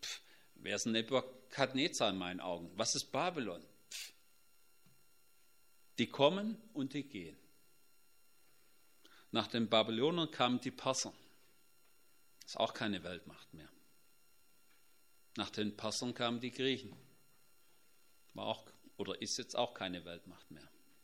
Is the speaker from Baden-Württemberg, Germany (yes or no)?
yes; Baden-Württemberg, Germany; ich bin ja Schwabe